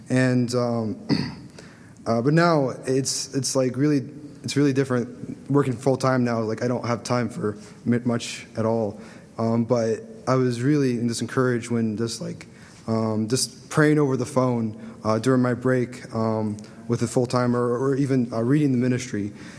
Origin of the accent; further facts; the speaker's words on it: Champaign, Illinois, United States; I'm from Champaign, and just like the rest of them.